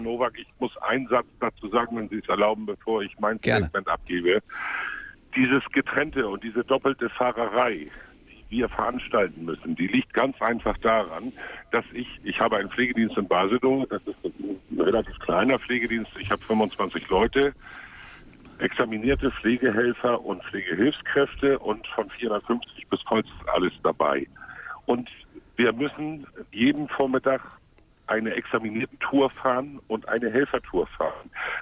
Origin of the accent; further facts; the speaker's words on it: Hamburg, Germany; born there; Ich bin gebürtiger Hamburger. Ich bin irgendwann rausgezogen